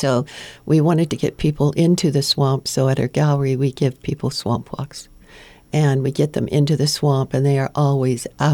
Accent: California, United States; And we're from California original, and we were stunned when we went into the Everglades.

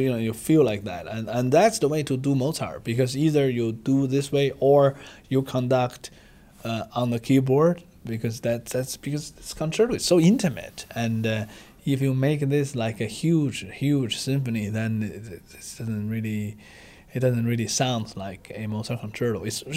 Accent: Philadelphia, Pennsylvania, United States; And I think, as a Philadelphian, we are very, very honored

